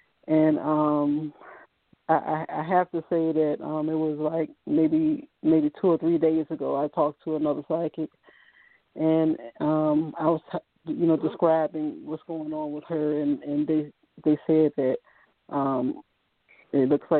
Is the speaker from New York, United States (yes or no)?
no; Virginia, United States; it's spelled with a V like in Virginia, and I'm from Virginia.